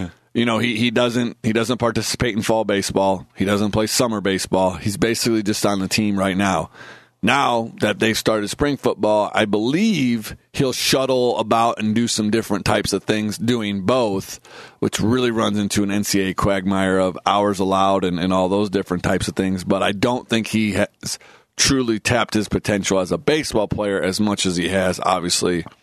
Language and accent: English; Indiana, United States; I mean, growing up in Northwest Indiana, you always hear about the Cubs, and I grew up closer to the White Sox.